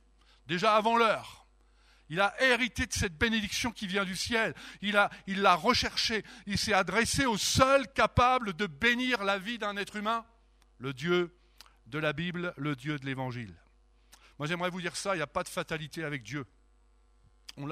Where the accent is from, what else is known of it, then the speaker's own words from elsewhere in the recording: Normandy, France; moi je suis français, et en plus normand, ça aggrave le truc